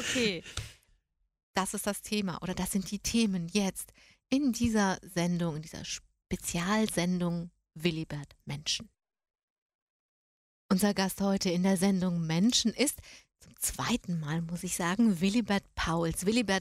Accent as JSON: {"language": "German", "town": "Düren", "region": "North Rhine-Westphalia", "country": "Germany", "tie": "born or raised there", "said": "Naja, also ich komme aus Düren, ne? Also ich bin in der Nähe von Düren groß geworden, da gab es den Jeckenberg."}